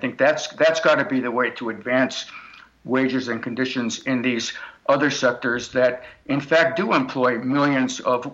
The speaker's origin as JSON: {"language": "English", "town": "Rochester", "region": "New York", "country": "United States", "tie": "born or raised there", "said": "When I was growing up in Rochester, New York, 50,000 people worked for Eastman Kodak."}